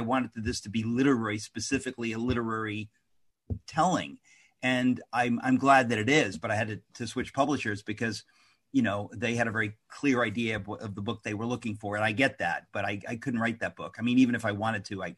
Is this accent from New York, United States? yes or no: yes; Queens, New York, United States; I was I was born in Queens. We moved to Jackson Heights, which is another part of Queens.